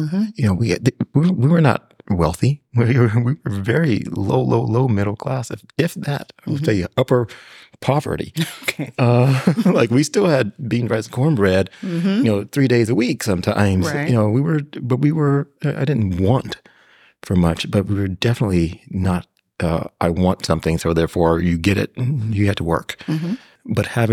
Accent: Pasadena, California, United States; So I am from Southern California. I am fourth generation from Pasadena, California, and came through public schools.

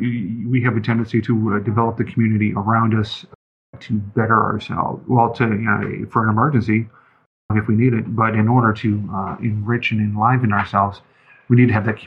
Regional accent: Chicago, Illinois, United States; Just because I'm from Chicago.

